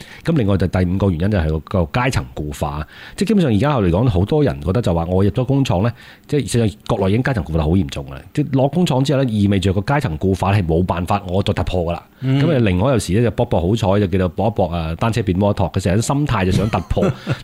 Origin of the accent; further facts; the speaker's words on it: Guangdong, China; 咁當時嘅即係其實我哋廣東人冇創業呢個概嗰個話題